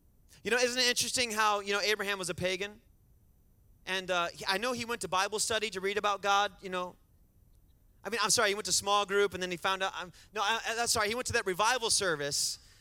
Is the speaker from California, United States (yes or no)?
no; Michigan, United States; now in Texas, United States; And by the way, I'm from Michigan and I talk fast. You haven't figured that out yet. Texas is a little slower.